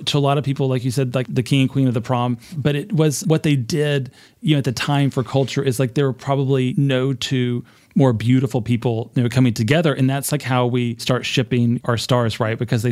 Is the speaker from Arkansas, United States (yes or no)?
yes; Arkansas, United States; I mean, look, I'm from Arkansas. There aren't a lot of Buddhists.